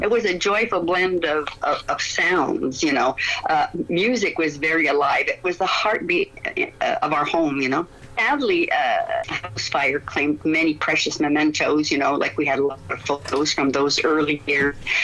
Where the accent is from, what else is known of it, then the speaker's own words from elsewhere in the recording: Perth, Ontario, Canada; born there; I was born in Perth, but I didn't stay very long, you know. So I moved to the Ottawa Valley, and you know, in the 70s. But I was a country girl then